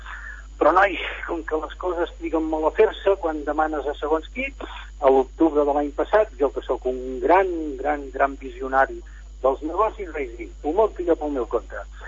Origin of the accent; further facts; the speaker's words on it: Figueres, Catalonia, Spain; now in Barcelona, Spain; són 36 anys a Barcelona, sóc de Figueres, com tu has dit al principi, conec, crec que bastant l'Empordà